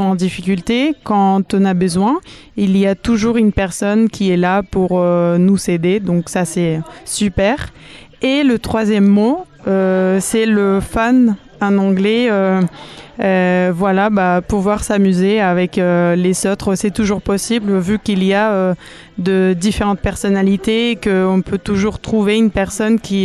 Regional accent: Spain; now in France; je viens de l'Espagne et je suis ici parce que je travaille comme professeur d'espagnol dans son lycée et en collège et j'ai 27 ans.

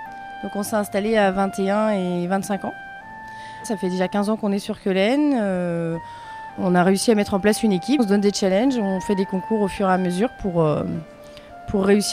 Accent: Cran-Gevrier, Auvergne-Rhône-Alpes, France; il faut savoir que nous, on est natifs de Cran.

